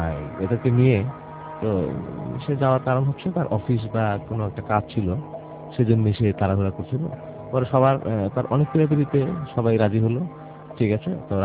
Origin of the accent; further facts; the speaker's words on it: Chittagong Division, Bangladesh; ঘটনাটা আমাদের কুমিল্লা জেলার আমার আব্বার স্কুল লাইফের ঘটনাটা। একটি ঘটনাটা হচ্ছে আমাদের গ্রামেরই এক ছেলে পাশের একটি গ্রামে বিয়ে করেছিল।